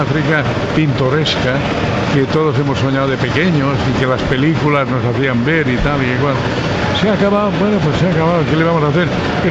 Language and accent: Spanish; Valencian Community, Spain; yo quisiera que este homenaje me lo hicieran primero como español y segundo como valenciano.